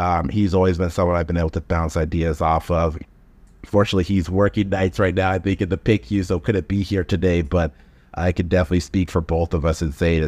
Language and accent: English; Bradenton, Florida, United States; now in Chicago, United States; I grew up in Bradenton, Florida, just an hour south of Tampa. Both of our parents are Nigerian immigrants, and my dad immigrated to Chicago, and my mom immigrated to Florida.